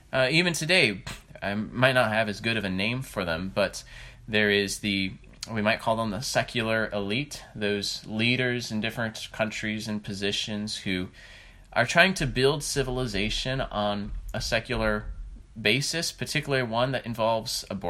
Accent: United States; And maybe as an American, I'm, you know, blind to maybe we are there already.

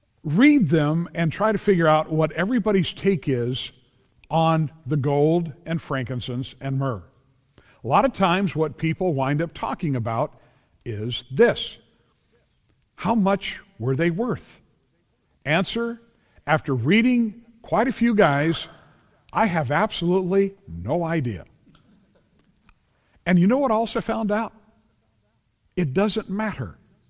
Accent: California, United States; being from that time and growing up in the San Fernando Valley

